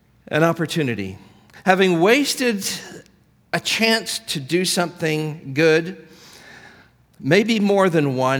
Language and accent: English; India; But I was born and raised in India, and my rebellious years was when I was in India as a boarding school student.